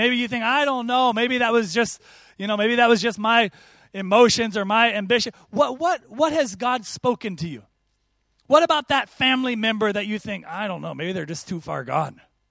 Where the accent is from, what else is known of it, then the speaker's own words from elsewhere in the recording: Oregon, United States; moved away; I'm originally from the United States, from the state of Oregon, and we have what we call the Willamette Valley there